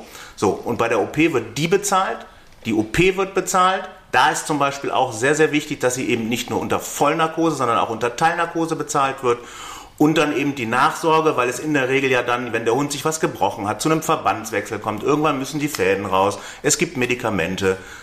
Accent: North Rhine-Westphalia, Germany; Ich komme aus Nordrhein-Westfalen.

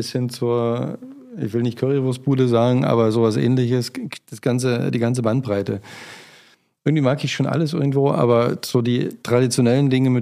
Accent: Brandenburg, Germany; Tendenziell würde ich sagen, ich bin ja im Spreewald groß geworden, die Essiggurke.

